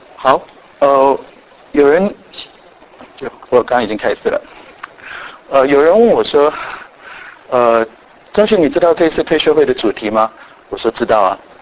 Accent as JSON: {"language": "Chinese", "country": "Japan", "tie": "born or raised there", "said": "我在日本长大"}